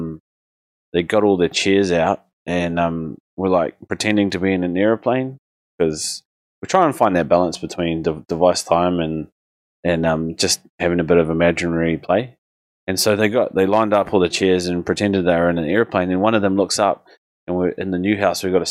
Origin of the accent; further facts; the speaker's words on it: New Zealand; that welcoming spirit that's characterized so much of, growing up in New Zealand.